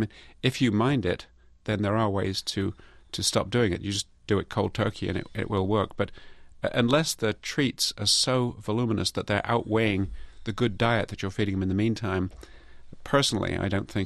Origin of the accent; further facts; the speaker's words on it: United Kingdom; because I came across from Britain